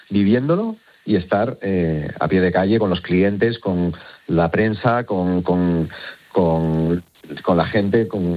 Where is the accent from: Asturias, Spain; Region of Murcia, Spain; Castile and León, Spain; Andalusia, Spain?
Asturias, Spain; Pero yo sí tengo champán y sidra, como soy de Asturias, sidra champanada, también la tengo en la nevera.